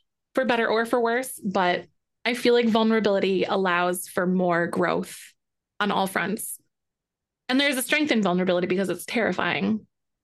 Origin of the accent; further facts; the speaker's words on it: Wisconsin, United States; now in Illinois, United States; I grew up in Wisconsin, so that's actually, we pretend to be Canada, but we're actually part of the United States.